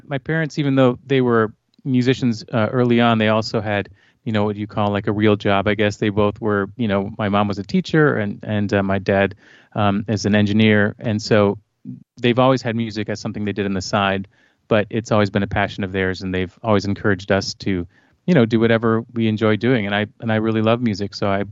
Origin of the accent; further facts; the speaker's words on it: Michigan, United States; I grew up in Michigan, and my family were all in music.